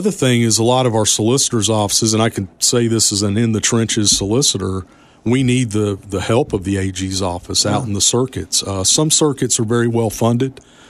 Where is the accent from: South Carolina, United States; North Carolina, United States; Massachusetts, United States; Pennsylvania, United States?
South Carolina, United States; because I was born and I was raised in South Carolina.